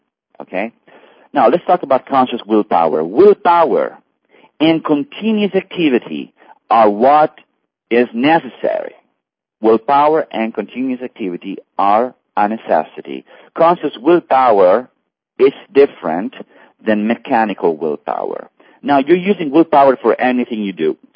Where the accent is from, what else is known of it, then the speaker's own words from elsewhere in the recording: Thailand; I'm from Thailand, and we are broadcasting from Thailand.